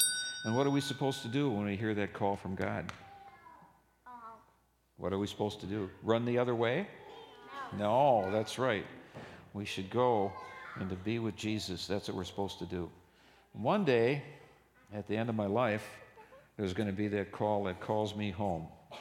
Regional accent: Minneapolis, Minnesota, United States; This bell goes back to my childhood. I grew up in North Minneapolis, next to the rail yard, next to the Soo Line Spur that goes out to Painesville.

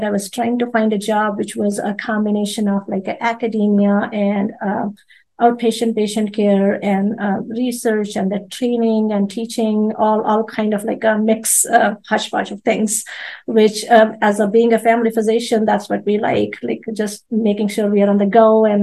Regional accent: India; moved away as an adult; now in United States; Originally, I'm from India, and I came to United States about 22, 23 years ago.

